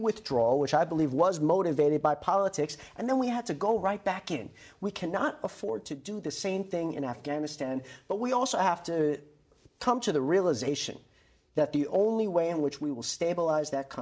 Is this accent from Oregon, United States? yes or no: no; Staten Island, New York, United States; I'm from Staten Island. I have no problem with profanity, okay?